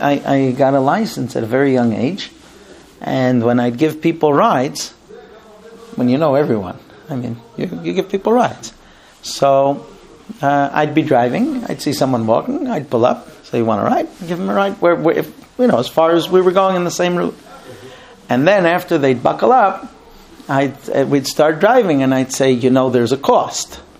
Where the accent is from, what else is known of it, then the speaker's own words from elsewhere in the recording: Muncie, Indiana, United States; I grew up in Muncie. And when I grew up in Muncie, Muncie was this little shtetl, a little town.